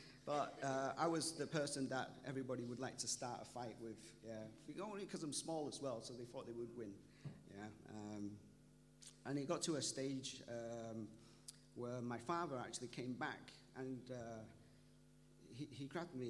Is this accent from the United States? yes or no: no; Manchester, North West England, United Kingdom; when I grew up in Manchester, I was born in a hospital called Hope